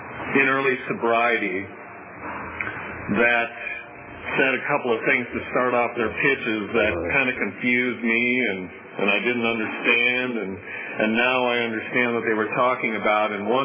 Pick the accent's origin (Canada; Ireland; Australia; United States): United States; Minnetonka, Minnesota; But I grew up in Minnesota, and a western suburb of Minneapolis called Minnetonka. And I loved it there.